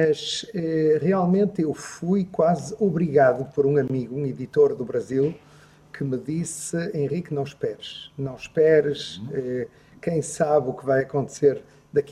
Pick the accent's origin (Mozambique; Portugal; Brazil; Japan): Portugal; Porto, Norte; born there; Eu também sou do Norte, eu nasci no Porto.